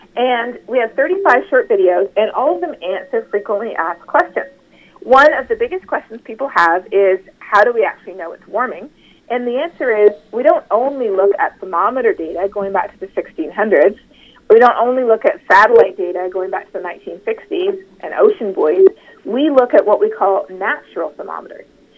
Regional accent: Canada; growing up in Canada, I learned about climate change at a very early age. It's part of our educational system.

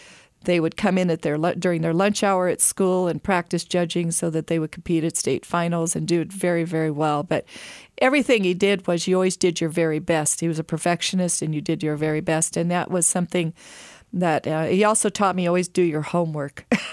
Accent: Hanford, California, United States; born there; I'm a fourth generation Californian, and I was born in Kings County in Hanford.

